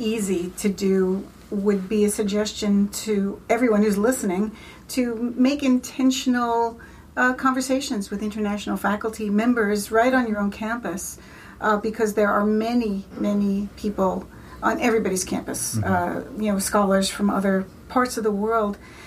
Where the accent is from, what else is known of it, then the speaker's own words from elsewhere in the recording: New York, United States; accent: New York; Well, about my New York accent.